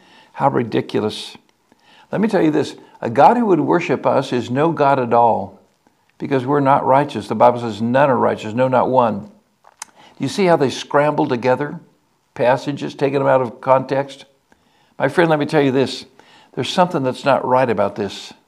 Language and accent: English; United States; Well, I'm an American, but I love Israel.